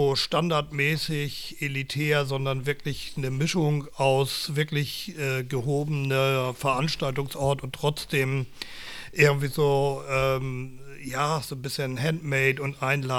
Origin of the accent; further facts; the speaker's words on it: Berlin, Germany; als Berliner